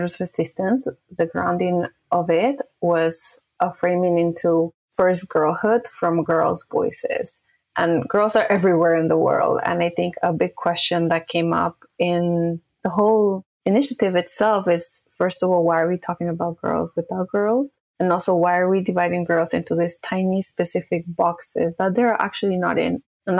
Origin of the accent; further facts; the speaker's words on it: Colombia; I'm from Colombia